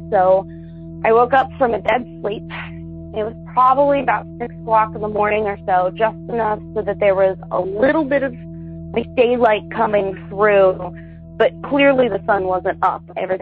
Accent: Ohio, United States; I'm from Ohio

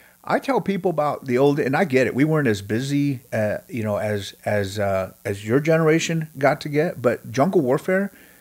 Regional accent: Grandview, United States; I started sending it to friends of mine from my hometown, Grandview, Scott Parrish and his daughter, Peyton, who are teachers and coaches.

